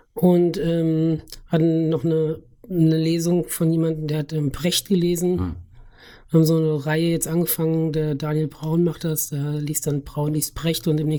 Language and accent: German; Schlitz, Hesse, Germany; also born or lived in Lauterbach; ich bin in Lauterbach geboren, aber dann in Schlitz aufgewachsen und jetzt bin ich das fast 40 Jahre dort auch gewohnt im Grunde, bis aufs Studium. 3 Jahre in Kassel studiert und ansonsten immer in Schlitz gewohnt.